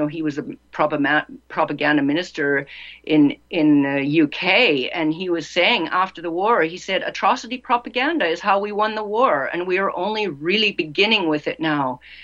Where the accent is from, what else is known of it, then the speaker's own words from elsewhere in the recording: Canada; No, I'm a free woman. I'm from Canada. I'm a free woman.